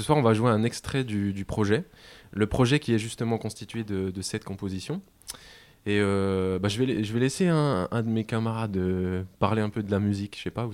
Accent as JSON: {"language": "French", "town": "Strasbourg", "region": "Grand Est", "country": "France", "said": "on est un quartet de jazz issu... de Strasbourg, enfin on vient de Strasbourg."}